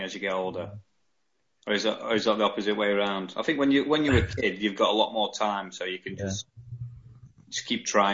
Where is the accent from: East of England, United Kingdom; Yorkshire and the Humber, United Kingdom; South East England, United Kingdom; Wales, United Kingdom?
Yorkshire and the Humber, United Kingdom; accent: Yorkshire; So I'll try and not revert into my Yorkshire accent. I'll try and keep speaking posh as I'm now doing